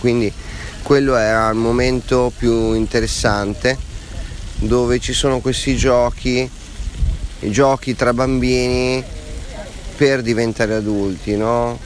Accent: Riccione, Emilia-Romagna, Italy; also born or lived in Ravenna; Io sono di Ravenna, sono cresciuto a Riccione praticamente

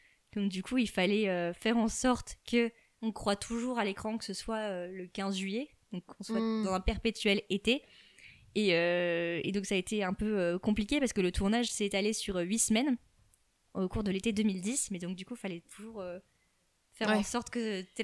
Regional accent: Lille, Hauts-de-France, France; On est de Lille, donc on a le droit de dire ça.

